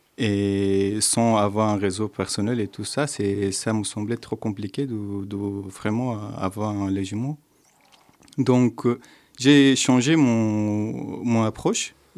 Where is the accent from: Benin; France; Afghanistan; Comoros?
Afghanistan; Je suis venu d'Afghanistan.